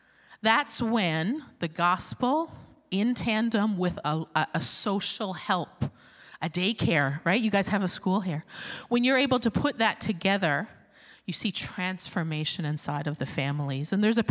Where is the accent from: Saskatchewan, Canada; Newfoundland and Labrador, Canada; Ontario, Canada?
Newfoundland and Labrador, Canada; I'm from Newfoundland.